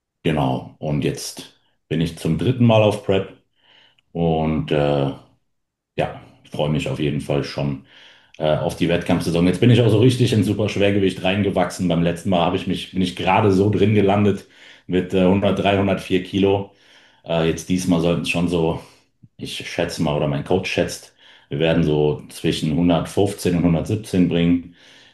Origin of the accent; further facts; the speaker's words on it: North Rhine-Westphalia, Germany; Ich bin 28 Jahre alt. Ich komme aus der Nähe von Köln.